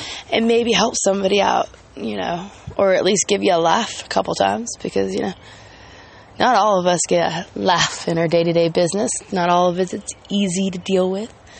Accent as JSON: {"language": "English", "region": "California", "country": "United States", "said": "because I was from California and now I'm in the Hicks."}